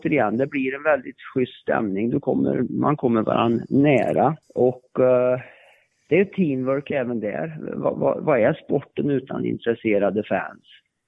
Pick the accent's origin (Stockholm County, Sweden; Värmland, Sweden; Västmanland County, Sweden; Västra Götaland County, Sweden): Värmland, Sweden; Jag kommer ju från Värmland och amerikanerna är ju som värmlänningar i grunden, tycker jag.